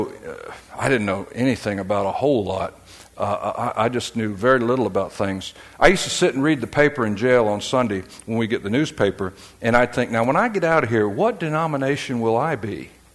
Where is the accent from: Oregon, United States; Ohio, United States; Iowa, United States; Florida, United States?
Florida, United States; Jacksonville; I went back to my hometown of Jacksonville, Florida